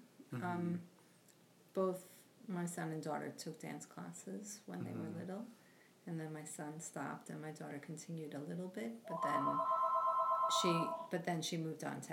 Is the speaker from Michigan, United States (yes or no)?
no; Brooklyn, New York, United States; born there; I was born in Brooklyn, New York.